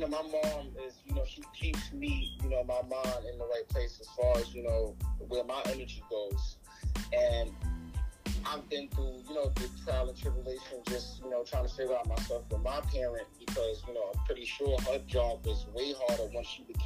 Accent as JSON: {"language": "English", "town": "Brooklyn", "region": "New York", "country": "United States", "tie": "born or raised there", "said": "the environment, growing up in Brooklyn, friends, you know, freestyle."}